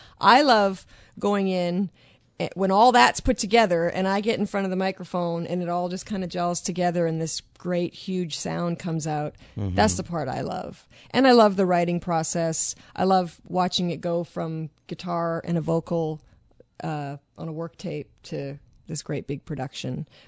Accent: Vancouver, British Columbia, Canada; I'm from Vancouver

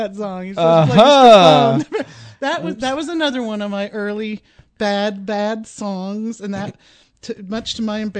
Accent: Houston, Texas, United States; Well, no, I grew up in Houston, and mm-hmm. so there were some really great studios in Houston, Texas

